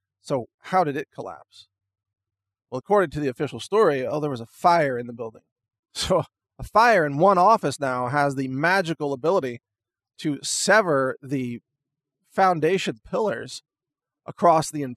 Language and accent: English; Texas, United States; I'm the founder of real.video. I'm a Trump supporter. I'm an American and a Texan, a Second Amendment supporter, and also a food scientist.